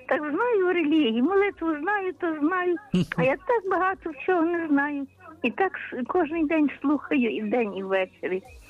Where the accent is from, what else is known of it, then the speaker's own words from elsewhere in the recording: Lviv Oblast, Ukraine; то Львівська область.